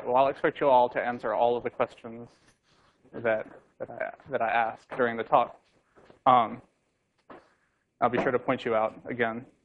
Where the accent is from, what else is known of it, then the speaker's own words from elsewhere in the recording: Louisiana, United States; I'm from the United States. I'm from Louisiana, a southern state on the Gulf of Mexico.